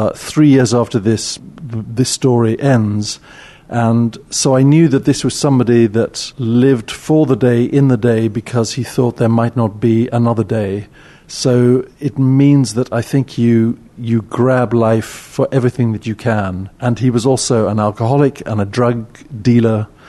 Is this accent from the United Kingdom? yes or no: yes; England, United Kingdom; I'm 62, and I'm English.